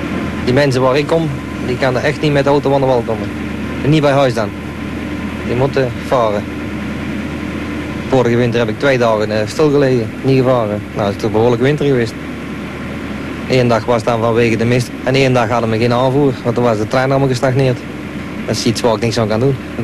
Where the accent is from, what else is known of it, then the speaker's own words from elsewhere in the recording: Drimmelen, North Brabant, Netherlands; Ik kom zelf uit Drimmelen. En heel mijn familie die is schipper.